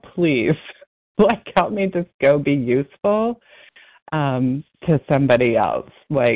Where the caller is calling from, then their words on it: Massachusetts, United States; I'm calling from Massachusetts.